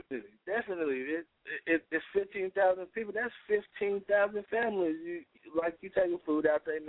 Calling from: Charlotte, North Carolina, United States; Yo, I'm calling from Charlotte.

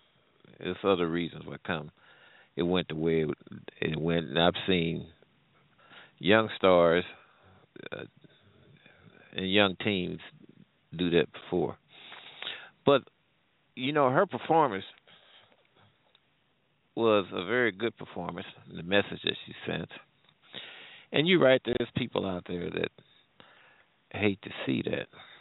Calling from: Midwest, United States; I'm calling from the Midwest.

